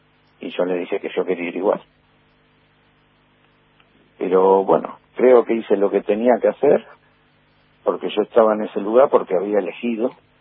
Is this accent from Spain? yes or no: no; Argentina; como argentino bien nacido